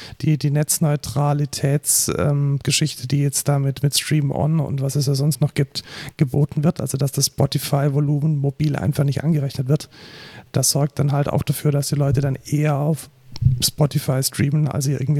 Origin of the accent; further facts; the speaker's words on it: Bavaria, Germany; ich bin ja aus der Nähe von München